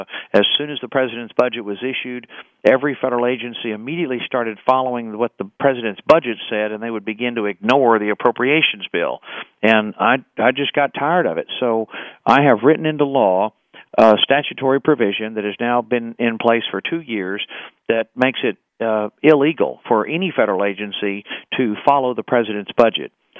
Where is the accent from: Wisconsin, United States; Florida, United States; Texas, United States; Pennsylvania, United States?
Texas, United States; Houston; since I was a kid growing up in Houston